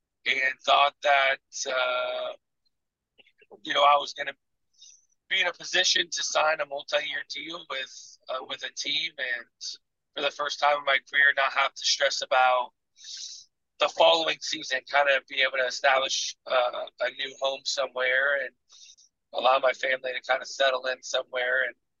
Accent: Los Angeles, California, United States; took a step back and signed with my hometown team with the Dodgers

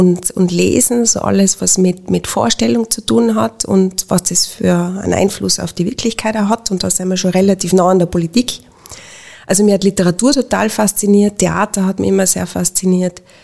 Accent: Innsbruck, Tyrol, Austria; Ich bin Frau, ich bin Innsbruckerin, ich bin Sozialdemokratin.

